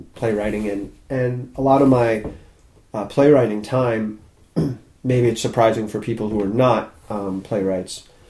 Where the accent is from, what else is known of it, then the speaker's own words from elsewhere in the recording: Washington, D.C. area, United States; I was born in Washington, D.C. Yeah. I grew up outside D.C.